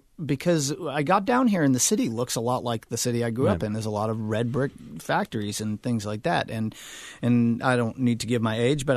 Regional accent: Haverhill, Massachusetts, United States; I grew up in Haverhill, which is like the Gastonia of the North.

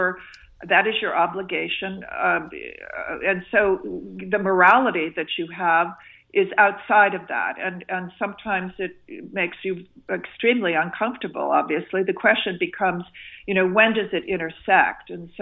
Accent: United States; this is deeply different from anything as an American that I know

